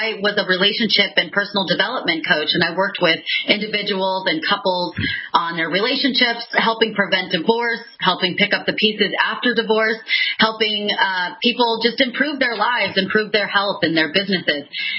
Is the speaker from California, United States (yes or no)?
yes; California, United States; I'm born and raised in California my whole life. I used to love my beautiful state.